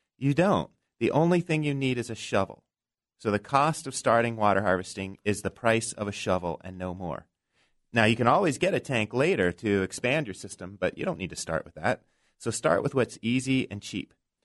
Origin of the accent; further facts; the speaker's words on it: Tucson, Arizona, United States; Well, I grew up in Tucson.